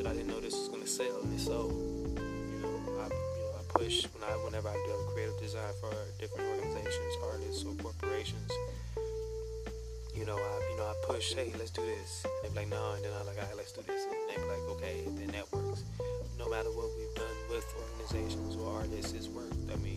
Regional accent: Chicago, Illinois, United States; You know, I'm from Chicago. For all the people that don't know, Wild Honey Southside, 103rd, 106, 107. Yeah, from there, Roseland, baby.

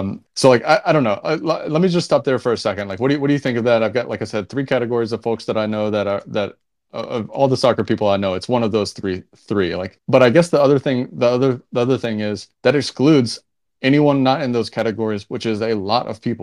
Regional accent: United States; I will give you my perspective as an American living in America.

